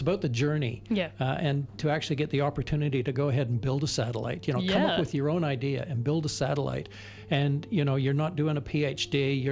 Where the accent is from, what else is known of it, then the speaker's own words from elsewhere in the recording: Canada; I'm Canadian, not American, if you're wondering about my accent. So it was a big deal. I'm from a town of 500 people